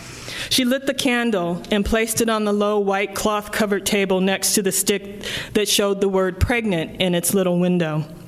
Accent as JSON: {"language": "English", "town": "Omaha", "region": "Nebraska", "country": "United States", "tie": "born or raised there", "said": "I grew up in Omaha, Nebraska, and one of the funny things about that I know now is that in Omaha, we lived in neighborhoods where there were"}